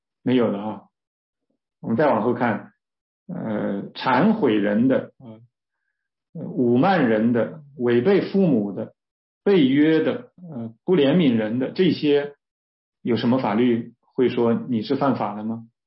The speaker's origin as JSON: {"language": "Chinese", "country": "China", "said": "我们中国人的良心也说这些不对呀"}